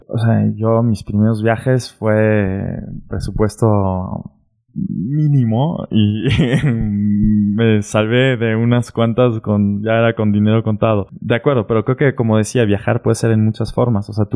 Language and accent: Spanish; Germany; Spanish is a second language; Como en mi caso, como alemán, no, o sea, si traes Siemens o BMW o marcas así en tu CV, pues ya la lograste, ¿no?